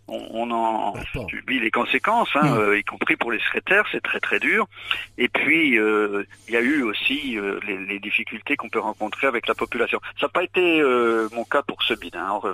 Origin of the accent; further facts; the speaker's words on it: Vouziers, Grand Est, France; born there; je suis né à Vouziers, il y avait exactement, quand j'étais élève, 317 habitants.